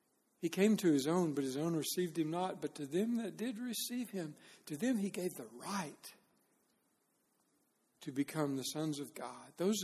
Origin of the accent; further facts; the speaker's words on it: Texas, United States; Because I grew up in Texas and they thought that was really funny to try and get the little kids to eat the fried rattlesnake.